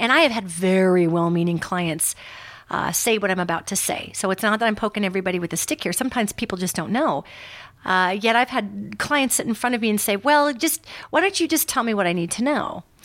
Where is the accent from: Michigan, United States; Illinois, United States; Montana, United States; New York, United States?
Montana, United States; also born or lived in Los Angeles; from Los Angeles, I was 11 years down there, and I'm from Montana, obviously